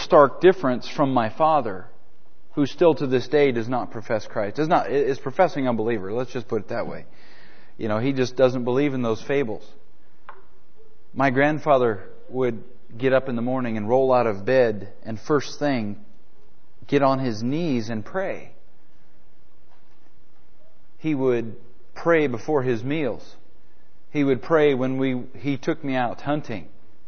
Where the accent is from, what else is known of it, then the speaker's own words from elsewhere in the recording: Oroville, California, United States; also born or lived in Bay Area; I was born in Northern California. My mother is a professing believer. My father is a professing unbeliever. I grew up in a little town called Oroville. Actually, I lived in the Bay Area for about 8 years.